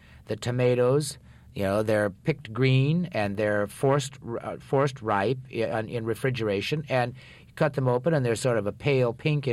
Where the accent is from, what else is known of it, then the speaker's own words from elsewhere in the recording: South Dakota, United States; because in growing up in South Dakota, there's not much there either. There is today.